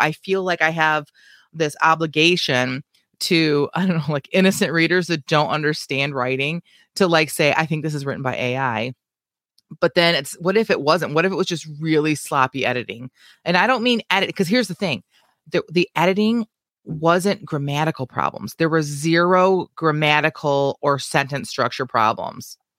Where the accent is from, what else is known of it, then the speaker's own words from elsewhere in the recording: Lansing, Michigan, United States; I did not grow up in Lansing. I grew up near Lansing.